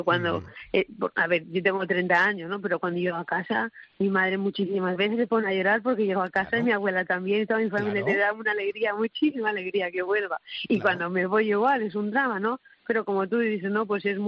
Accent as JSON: {"language": "Spanish", "town": "Valencia", "region": "Valencian Community", "country": "Spain", "moved": "yes", "said": "soy de Valencia, así es que yo he visto los 0 grados 3 veces en mi vida."}